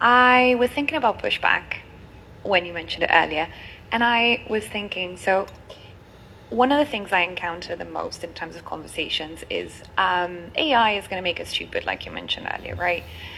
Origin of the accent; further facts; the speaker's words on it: Italy; I am from Italy originally